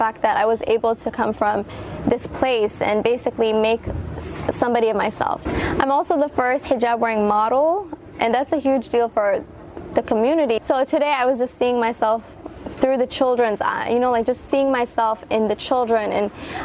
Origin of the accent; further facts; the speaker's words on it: Kenya; I'm a black, Muslim, Somali-American woman, and I'm also from Kenya, and I'm also a refugee